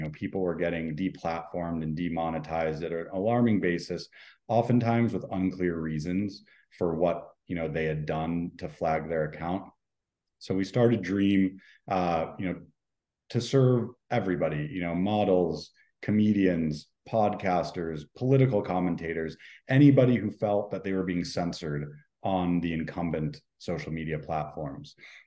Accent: Portland, Oregon, United States; I grew up in Portland, Oregon. Both my parents are therapists.

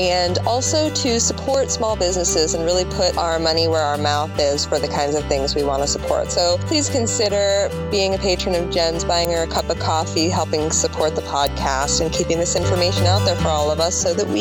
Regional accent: Fredericksburg, Virginia, United States; from Fredericksburg, Virginia.

